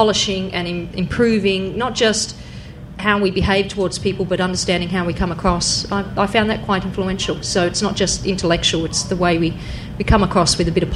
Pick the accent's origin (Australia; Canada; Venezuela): Australia